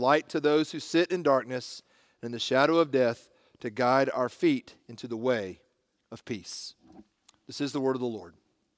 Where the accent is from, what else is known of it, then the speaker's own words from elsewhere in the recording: Stone Mountain, Georgia, United States; And I grew up in Stone Mountain, Georgia.